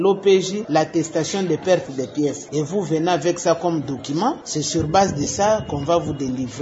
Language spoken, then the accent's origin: French; Matadi, Kongo Central, DR Congo; Parce que, comme chez nous, à Matadi, par jour, on délivre même dans de 200, 300 duplicata.